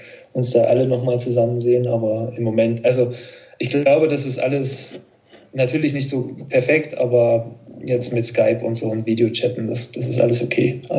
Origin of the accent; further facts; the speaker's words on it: Thuringia, Germany; now in Switzerland; ich bin eben Thüringer natürlich.